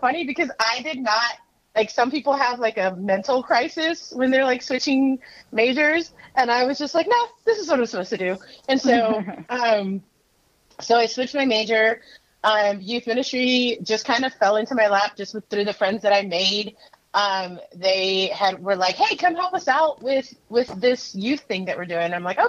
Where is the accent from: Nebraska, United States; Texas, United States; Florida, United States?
Texas, United States; Corpus Christi; because I'm from Corpus Christi, Texas, where there's no winter whatsoever.